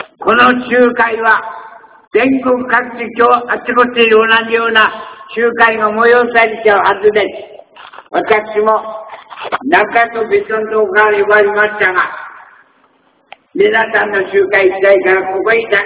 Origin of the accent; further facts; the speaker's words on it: Akita, Japan; born there; 実は私秋田の生まれ